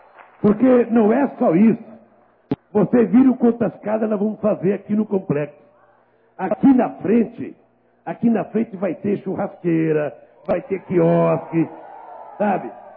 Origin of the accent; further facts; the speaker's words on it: Northeast Region, Brazil; now in São Paulo, Brazil; pelo fato de eu ser um nordestino, morando em São Paulo, virei vascaíno